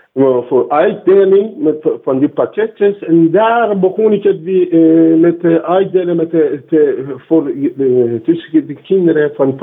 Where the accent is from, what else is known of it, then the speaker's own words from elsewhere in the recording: Iran; Dutch is a second language; now in Netherlands; ik kom zelf uitsprekelijk uit Iran.